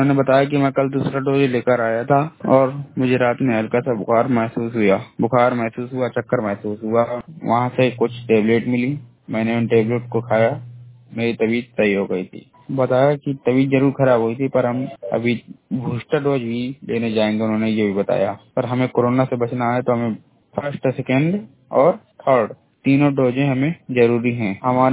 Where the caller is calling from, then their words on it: Hamirpur, Uttar Pradesh, India; Reporter … जिला हमीरपुर उत्तर प्रदेश से बात कर रहा हूँ।